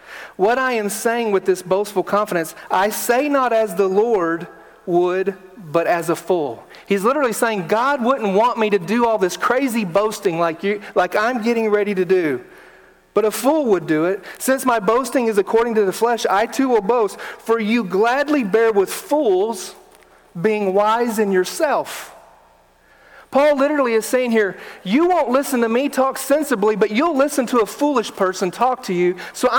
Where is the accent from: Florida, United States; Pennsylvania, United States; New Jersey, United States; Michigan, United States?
Florida, United States; Kissimmee; I was born in Kissimmee, Florida. I lived the first 10 years of my life in Kissimmee. I went to Thacker Avenue Elementary School, and the school was not all white.